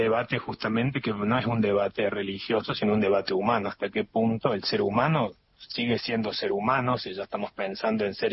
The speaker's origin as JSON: {"language": "Spanish", "country": "Argentina", "said": "en nuestra memoria, digamos, colectiva como argentinos"}